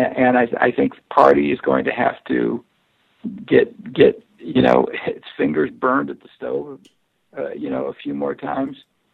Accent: Nebraska, United States; My home state is Nebraska.

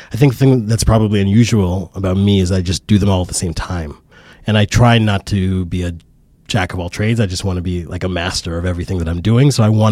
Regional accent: Edmonton, Alberta, Canada; now in New York, United States; I was born and raised in Canada. Even when I was in Canada, I felt like I was a New Yorker.

